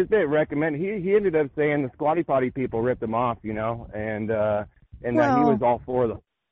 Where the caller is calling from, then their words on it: Scottsdale, Arizona, United States; Scottsdale, Arizona, like Walker there.